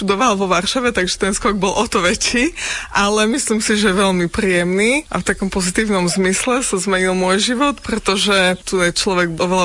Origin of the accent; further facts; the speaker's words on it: Košice, Košice Region, Slovakia; now in Bobrovec, Slovakia; Nie, pochádzam z Košic a do Bobrovca som sa presťahovala len pred asi 7 rokmi.